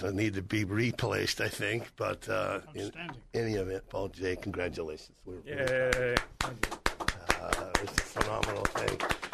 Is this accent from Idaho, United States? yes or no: yes; Boise, Idaho, United States; You know, I'm from Boise. I grew up along with you here.